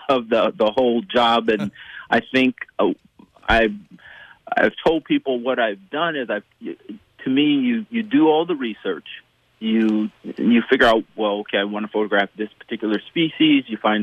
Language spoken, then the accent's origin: English; Columbus, Ohio, United States; I'm originally from Columbus, Ohio, and, you know, we used to do family picnics on weekends a lot of times.